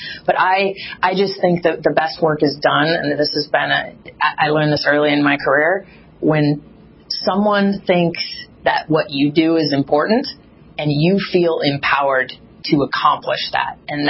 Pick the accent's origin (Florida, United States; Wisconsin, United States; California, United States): California, United States; Sacramento; It really starts growing up in Sacramento. And I was a girl. I was 12 years old who played a lot of sports growing up.